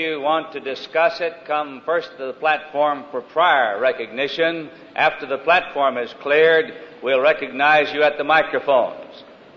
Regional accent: the North, United States; I was born and raised in the Great North Country, which makes me a Yankee

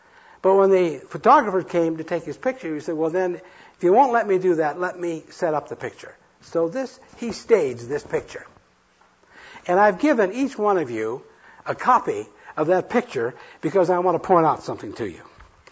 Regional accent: Iowa, United States; Now, I came from the Iowa farm. And the Saturday night bath was, that was it.

